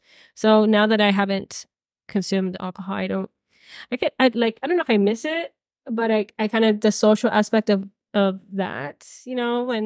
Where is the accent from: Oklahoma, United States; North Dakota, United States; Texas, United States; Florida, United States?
Florida, United States; Miami; And I'm from Miami, so I was a Miami party girl.